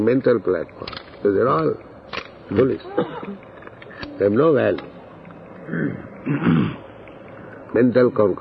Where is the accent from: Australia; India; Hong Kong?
India; Just like, hey, I am Indian, if I want to come to France, I must take visa, I must passport